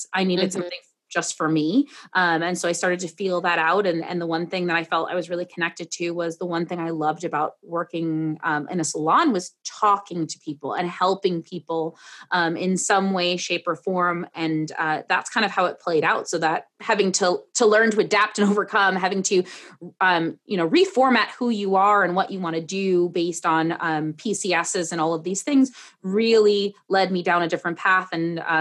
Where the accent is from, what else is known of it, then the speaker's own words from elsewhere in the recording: New York City, New York, United States; My husband and I met in high school. We were high school sweethearts. We are from New York City, both of us.